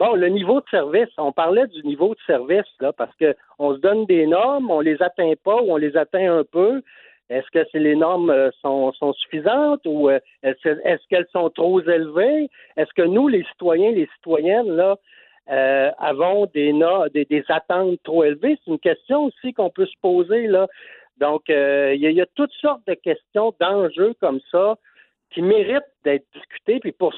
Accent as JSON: {"language": "French", "region": "Quebec", "country": "Canada", "lives_now": "Outaouais, Canada", "said": "c'est un concept qui n'est pas connu ici en Outaouais, mais moi, je viens du Saguenay, puis il y en a des rues blanches."}